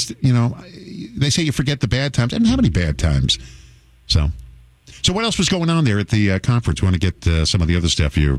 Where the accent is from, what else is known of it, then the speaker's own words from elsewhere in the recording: Massapequa, New York, United States; No, I grew up in New York. We didn't have tractors. And I was lucky, though. I grew up in a nice town of Massapequa.